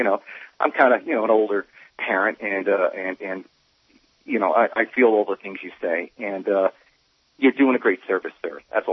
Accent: New York, United States; now in Santa Rosa, United States; And I live in Santa Rosa, but I was born and raised in New York, and I was in New York, in Manhattan, saw the plane fly over my head on Broadway and go down.

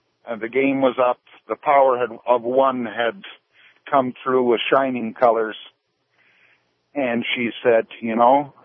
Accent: Canada; I'm Canadian. I'm a long hauler. I'm in Missouri at the moment.

